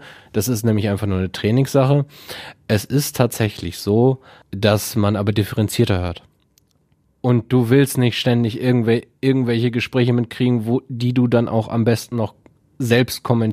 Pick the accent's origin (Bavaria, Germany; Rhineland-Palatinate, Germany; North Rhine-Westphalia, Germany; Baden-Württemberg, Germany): North Rhine-Westphalia, Germany; Essen; Ich bin aufgewachsen in Berge-Borbeck, habe dann im Prinzip, oder was heißt, habe dann im Prinzip, dann bin ich nach meiner Erblindung zeitweise in Richtung Soest weggezogen.